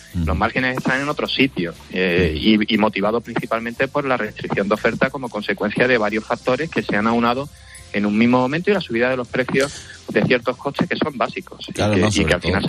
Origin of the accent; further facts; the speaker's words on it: Seville, Andalusia, Spain; me tomo también mi gazpacho y mi salmorejo, que como buen sevillano también solemos hacer al estilo cordobés